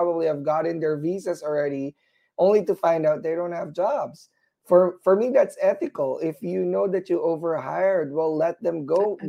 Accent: Philippines; I'm a brown person, right? I came from the Philippines.

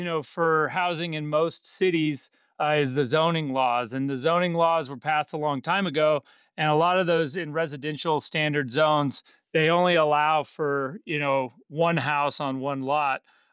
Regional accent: Bend, Oregon, United States; I grew up in Bend, went to the University of Oregon.

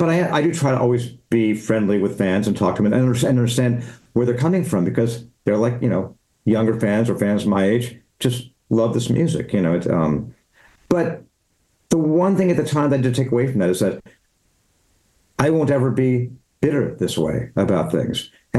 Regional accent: Los Angeles, California, United States; I'm from Los Angeles.

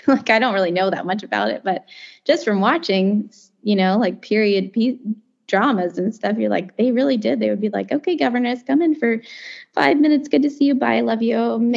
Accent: United States; I wouldn't say I'm like a royal fan because we're American. Like, I don't get it. Like, it doesn't make sense to me, the monarchy, and because we just didn't grow up, we're not from that culture.

